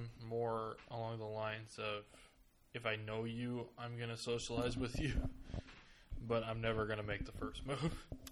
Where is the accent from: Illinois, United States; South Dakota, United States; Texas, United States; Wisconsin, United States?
Wisconsin, United States; Also, I did notice that I'm actually from Wisconsin, so I don't know what the high schools were like here in Iowa